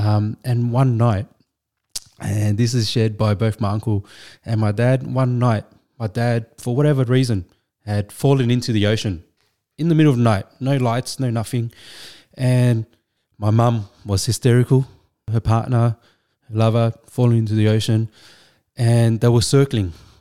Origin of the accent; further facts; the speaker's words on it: Hong Kong; born there; And I was born in Hong Kong. I was born in an English-speaking hospital.